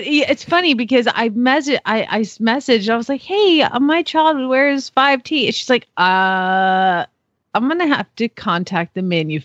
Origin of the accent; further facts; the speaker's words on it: Phoenix, Arizona, United States; from Phoenix, Arizona